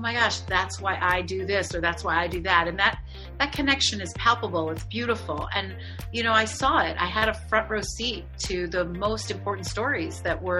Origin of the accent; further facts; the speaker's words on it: Philadelphia, Pennsylvania, United States; accent: Philadelphia; Although I am from Philadelphia and that's worse. So I try to just, you know, not do the flat A and the O from Philadelphia.